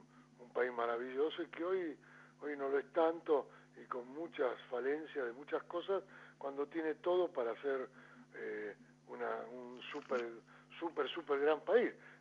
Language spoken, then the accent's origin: Spanish; Argentina; yo en la realidad soy ciudadano también argentino y soy más argentino que italiano